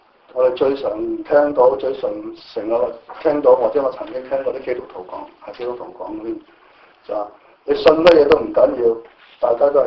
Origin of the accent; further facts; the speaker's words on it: China; 就好似用翻我哋俗語，我哋中國人所有俗語，鬼上身或者神打神間神落嚟嗰度咁嘅意思。